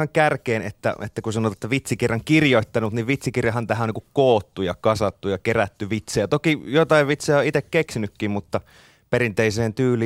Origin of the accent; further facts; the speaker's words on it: Kuopio, North Savo, Finland; mä oon Savosta kotoisin, mä oon Kuopiossa kasvanut ja varttunut. Pidän itseäni jonkinlaisena savolaisena vieräleukana